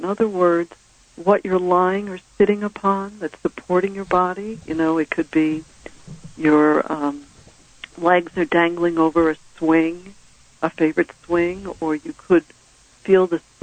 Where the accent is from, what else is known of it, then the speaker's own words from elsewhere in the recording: New York, United States; but I'm from New York, and I grew up with Bloomingdale's that had very narrow, you know, alley passages